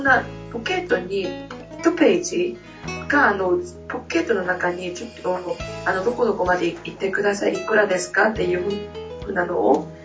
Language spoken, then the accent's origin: Japanese; South Korea; Japanese is a second language; 私韓国人なので